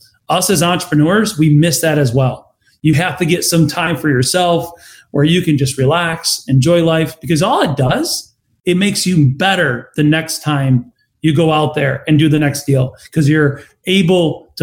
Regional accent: Ireland; I call it the end of the rainbow. I'm Irish.

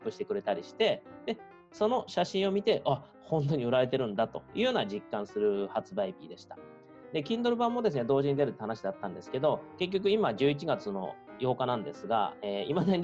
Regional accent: Takaoka, Toyama, Japan; 故郷の富山の高岡市っていうところに行ったんですが

